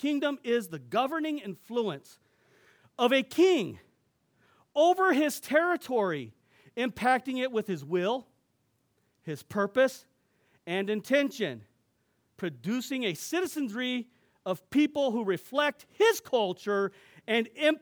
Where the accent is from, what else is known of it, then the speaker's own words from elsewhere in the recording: United States; born there; Because I was born in a democracy. I was born in America